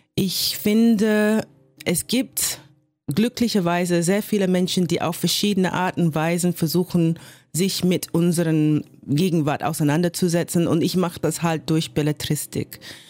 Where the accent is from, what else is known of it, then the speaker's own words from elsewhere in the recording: United Kingdom; dass ich eine schwarze Frau bin aus Großbritannien.